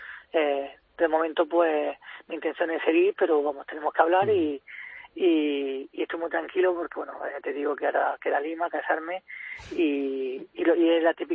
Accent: Murcia, Region of Murcia, Spain; Pero Murcia, lógicamente, es mi tierra, es mi debilidad, ¿no? Es la ciudad donde yo vivo, he nacido y donde entreno y bueno.

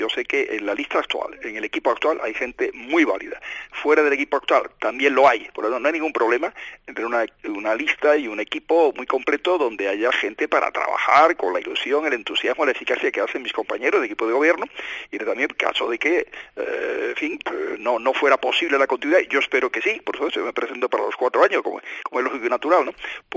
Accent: Málaga, Andalusia, Spain; del amor a Málaga, la pasión por mi tierra

